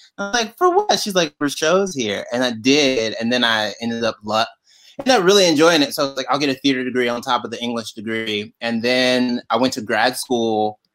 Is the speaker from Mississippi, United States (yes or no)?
yes; Mississippi, United States; Yeah, I'm from Mississippi originally. I was born and raised in Mississippi. I went to high school in Mississippi.